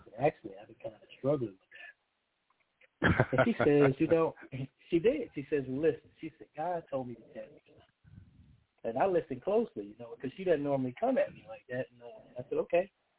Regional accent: Charleston, South Carolina, United States; also born or lived in Harlem, New York; I don't think I still have the northern accent, but I was born in Harlem, New York. And lived there until I was about 10. Then I moved to Charleston, South Carolina with my family.

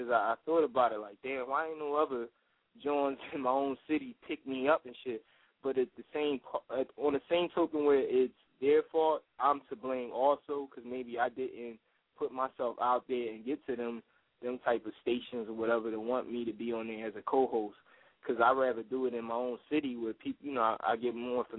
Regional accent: Philadelphia, Pennsylvania, United States; So that's definitely a good look for me because I'm a Philly cat. And, you know, I got my accent.

